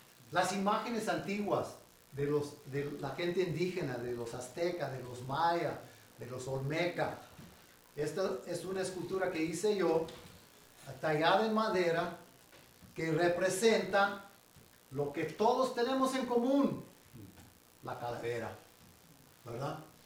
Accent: United States; born there; yo soy chicano, yo soy nacido aquí en Estados Unidos, pero yo fui criado con un amor a México muy grande. Y yo fui a vivir en México

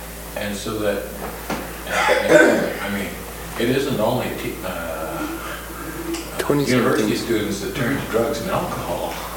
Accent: Canada; I speak not as an American, but as a Canadian.

